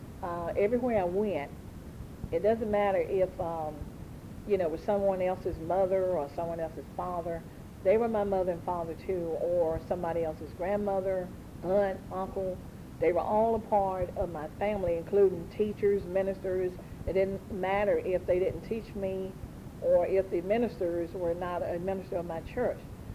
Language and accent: English; Caldwell, United States; born there; because I was born in Caldwell